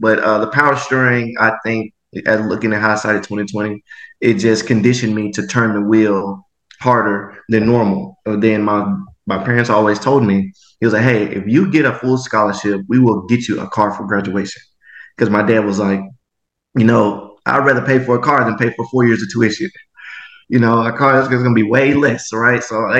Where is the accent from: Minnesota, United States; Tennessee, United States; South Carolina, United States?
Tennessee, United States; Memphis; born and raised in Memphis, Tennessee.